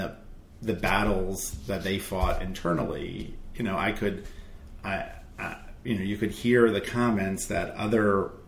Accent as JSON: {"language": "English", "town": "Silver Spring", "region": "Maryland", "country": "United States", "tie": "born or raised there", "said": "They happened to move here, and I grew up in Silver Spring."}